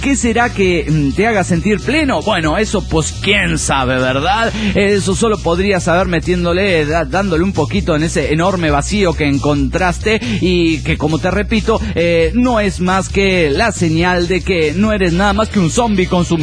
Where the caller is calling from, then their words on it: Morelia, Michoacán, Mexico; de Morelia, Michoacán, México.